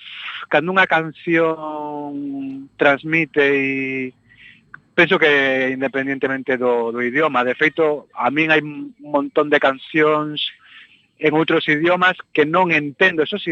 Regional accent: Galicia, Spain; o galego é a miña lingua nai

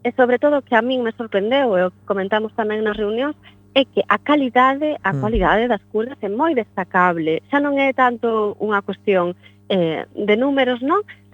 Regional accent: Galicia, Spain; Nosos valores como galegos.

